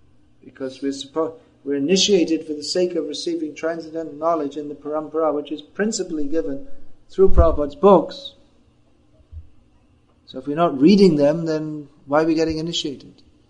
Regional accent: England, United Kingdom; As a child growing up in England, I'd never heard of Krishna because no one in the Western countries, no one knew.

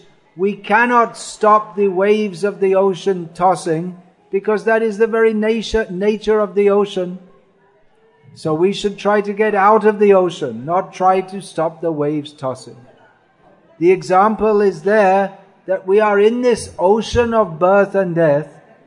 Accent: England, United Kingdom; Growing up in England, I had heard of him.

